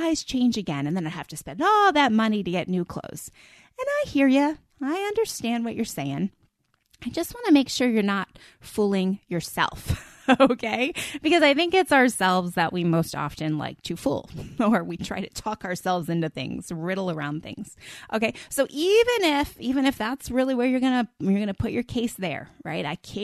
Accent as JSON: {"language": "English", "region": "East Coast", "country": "United States", "tie": "born or raised there", "lives_now": "Texas, United States", "said": "don't have basements here in Texas, but I grew up with a basement. Everything went to the basement. I grew up on the East Coast."}